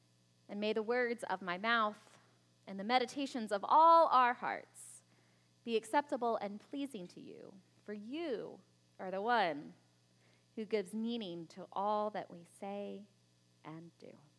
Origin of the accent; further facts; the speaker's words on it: Florida, United States; Now, remember, I'm from Florida. I had never seen a professional sports game before I met John